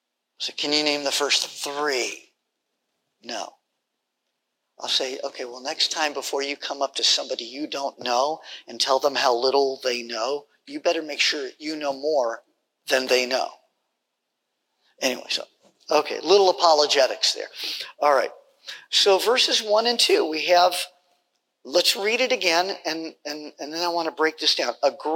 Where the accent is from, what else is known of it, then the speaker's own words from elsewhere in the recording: California, United States; now in Washington, United States; I'm from California, but I moved up to Washington State.